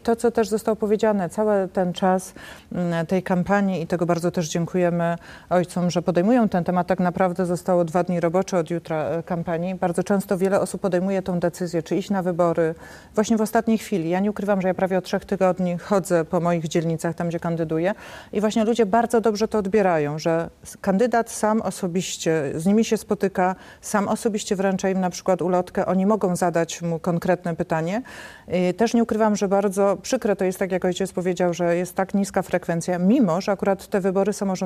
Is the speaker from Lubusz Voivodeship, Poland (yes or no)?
no; Katowice, Silesian Voivodeship, Poland; ja akurat jestem z Katowic, gdzie mamy 5 okręgów wyborczych